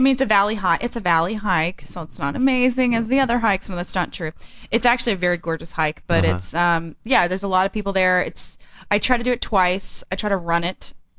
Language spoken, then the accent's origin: English; Texas, United States; But see, I love to eat, and I'm from Texas.